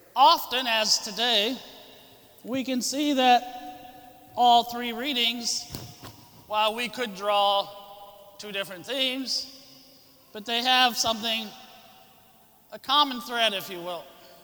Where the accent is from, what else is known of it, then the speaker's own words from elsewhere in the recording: Columbus, Ohio, United States; I'm originally from Columbus, Ohio, home of the Ohio State Buckeyes, for all of you who like Penn State.